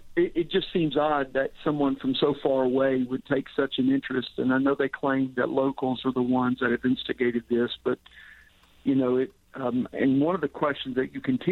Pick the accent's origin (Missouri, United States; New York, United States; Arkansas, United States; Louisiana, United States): Arkansas, United States; my hometown, where I actually grew up in Arkansas, had a very similar situation.